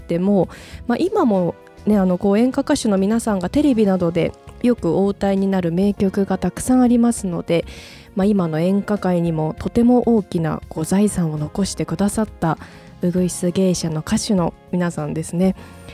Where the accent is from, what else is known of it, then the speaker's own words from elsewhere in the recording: Hokkaido, Japan; このコーナーは北海道出身どさんこの私